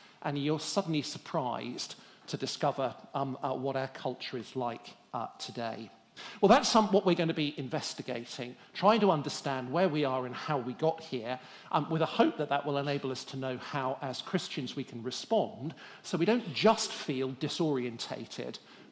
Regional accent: Birmingham, West Midlands, United Kingdom; when I was a kid growing up in Birmingham.

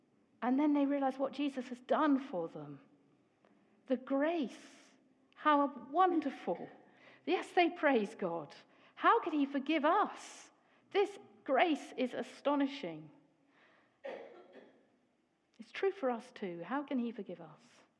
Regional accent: England, United Kingdom; But my French friend tells me it's because I'm English, and us English are really a bit miserable.

